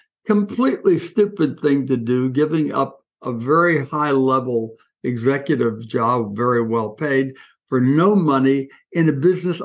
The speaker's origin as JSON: {"language": "English", "town": "Coral Gables", "region": "Florida", "country": "United States", "tie": "born or raised there", "said": "I was born in Coral Gables, Florida, and raised before air conditioning."}